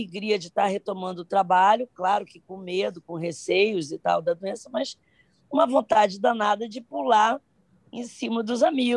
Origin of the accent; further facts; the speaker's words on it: Rio de Janeiro, Brazil; Eu sou carioca, e o jeito de andar, o corpo, né?